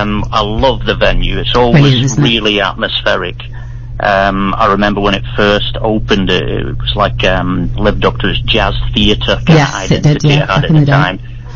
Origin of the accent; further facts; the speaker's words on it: Kilmarnock, Scotland, United Kingdom; now in Preston, United Kingdom; I'm from Kilmarnock, and so we both moved to Preston and thought, hey, we've got to get a band together.